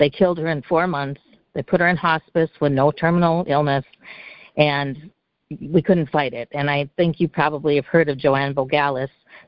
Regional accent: Minnesota, United States; I'm from Minnesota.

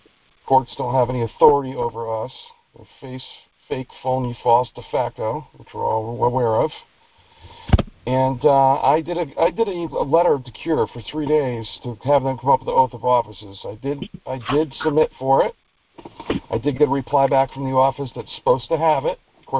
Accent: Connecticut, United States; No, I'm from Connecticut.

